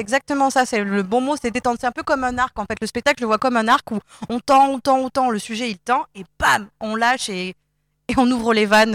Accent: Lyon, Auvergne-Rhône-Alpes, France; Et comme je viens de Lyon, je suis venue en paix, hein.

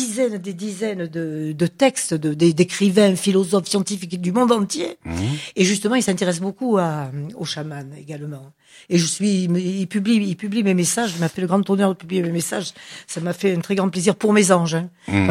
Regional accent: Marseille, Provence-Alpes-Côte d'Azur, France; Comme moi, je suis marseillaise.

